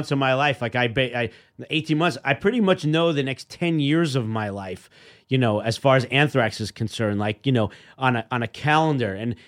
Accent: New York, United States; As a kid growing up in New York, I mean, he was Marv Albert was my local guy on the 6 o'clock news.

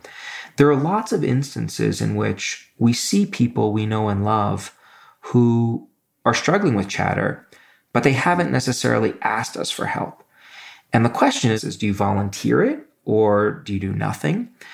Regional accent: Brooklyn, New York, United States; I always feel the need to say safe because where I grew up in Brooklyn, parks were not safe.

